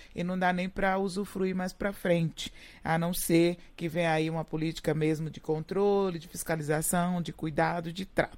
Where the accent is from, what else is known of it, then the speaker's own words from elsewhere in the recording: Northeast Region, Brazil; Eu venho lá do Nordeste e tal. E aí, pertinho da praia, muito próxima, meu pai cavava o poço e a água sai doce.